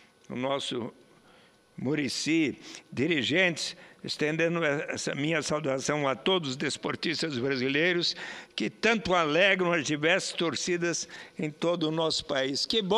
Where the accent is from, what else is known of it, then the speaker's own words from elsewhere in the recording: Brazil; Felizes somos nós, brasileiros, que assim renovamos as nossas esperanças para que o Brasil brilhe tanto em 2014.